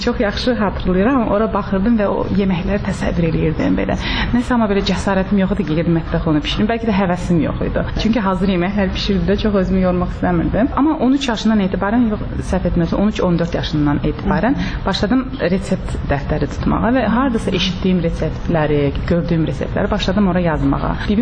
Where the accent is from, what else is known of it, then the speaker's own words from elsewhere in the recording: Baku, Azerbaijan; now in California, United States; Amma mən və bacım Bakıdan olmuşuq, Bakıda böyümüşük.